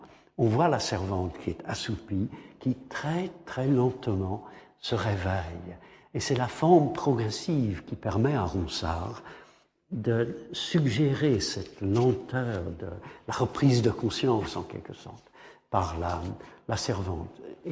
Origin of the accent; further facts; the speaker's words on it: England, United Kingdom; French is a second language; En tant qu'anglais, je le trouve tout à fait poétique.